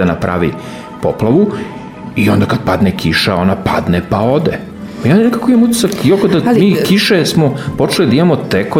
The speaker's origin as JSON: {"language": "Serbian", "town": "Niš", "region": "Southern and Eastern Serbia", "country": "Serbia", "said": "recimo kod nas u Nišu se zna"}